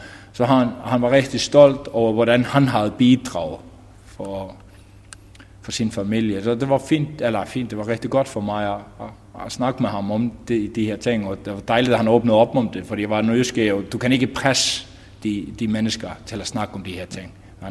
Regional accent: Iceland; now in Denmark; Jeg kommer jo fra Island, og havde ikke så godt forståelse for kulturen.

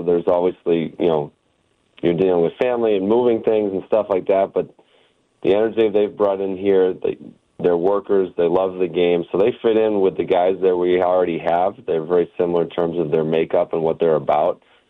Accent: Northeast, United States; I grew up in the Northeast, so I like hockey.

